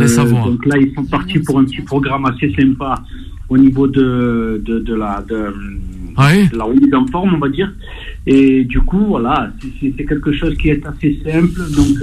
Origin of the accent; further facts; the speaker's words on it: Marseille, Provence-Alpes-Côte d'Azur, France; Nous on est des Marseillais et vous les Parisiens, vous êtes nos amis.